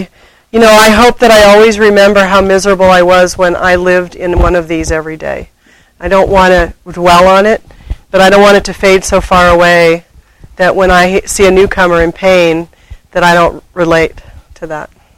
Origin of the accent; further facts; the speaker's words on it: San Diego, California, United States; But I'm from San Diego. How can I be part of your community?